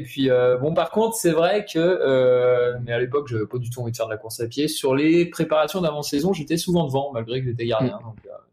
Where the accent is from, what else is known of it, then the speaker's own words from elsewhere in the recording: Brittany, France; Je suis breton, tout à fait. Là où il n'y a pas trop de montée, ouais.